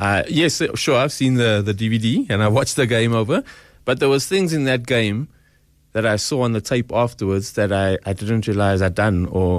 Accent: Boksburg, Gauteng, South Africa; I'm this lighty from Boxburg. That's all I am.

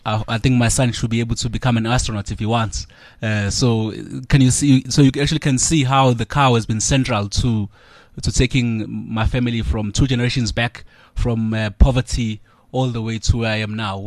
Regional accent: Ndwedwe, KwaZulu-Natal, South Africa; So with this livestock wealth, it really stems from my growing up in Ndwedwe. Ndwedwe is not far from Kingshaka Airport.

